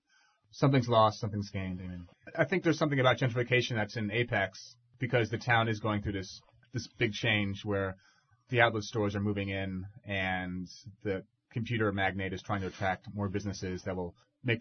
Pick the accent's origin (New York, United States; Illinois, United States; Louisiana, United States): New York, United States; Manhattan; I'm from Manhattan. I was a Manhattan snob. We're like a family of renters, and we moved all the time.